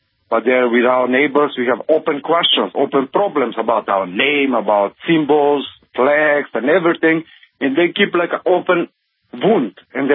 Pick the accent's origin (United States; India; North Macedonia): North Macedonia; Yes, I'm originally from Macedonia